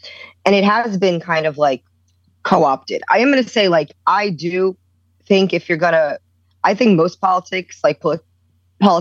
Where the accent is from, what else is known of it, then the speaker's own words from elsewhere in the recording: New York City, New York, United States; I grew up in New York City. I grew up in Brooklyn and Queens. I went to college in the Bronx.